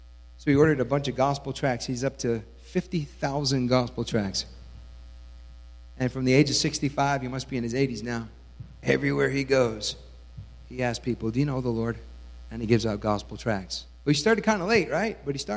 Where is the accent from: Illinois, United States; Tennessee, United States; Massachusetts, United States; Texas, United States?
Illinois, United States; Oak Park; born there; But I can say I was born in the North Suburban Hospital in Oak Park, Illinois. 1966, that was a long time ago.